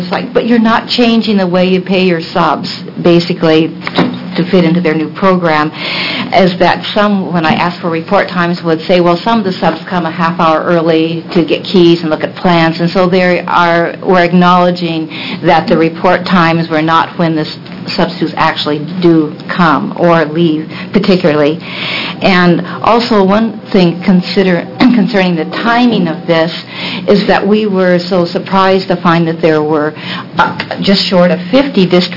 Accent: Salem, United States; I'm from Salem.

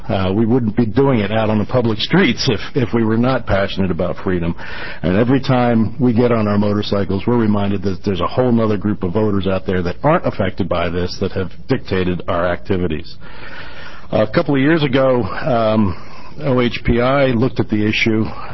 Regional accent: Junction City, Oregon, United States; For the record … from Junction City, Oregon.

